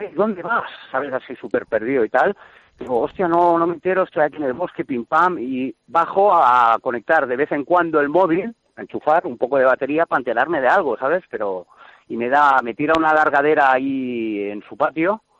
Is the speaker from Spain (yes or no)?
yes; Barcelona, Catalonia, Spain; vivo en la montaña, pim pam, me ha pillado esto, soy de Barcelona, pim pam.